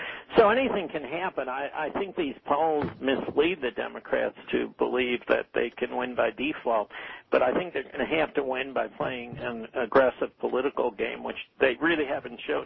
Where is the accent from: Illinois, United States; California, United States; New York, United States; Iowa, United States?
Illinois, United States; Chicago; we're from Chicago, and it's had a very nasty history of machine politics